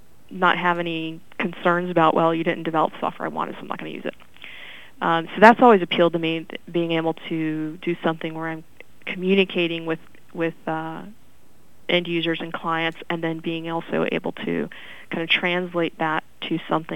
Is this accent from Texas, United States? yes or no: no; Milledgeville, Georgia, United States; born there; I was born in Milledgeville, so that was appealing to me.